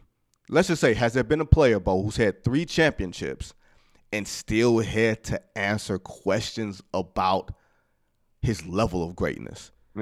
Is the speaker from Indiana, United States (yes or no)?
no; Detroit, Michigan, United States; There's only, and I'm from Detroit. Y'all know this.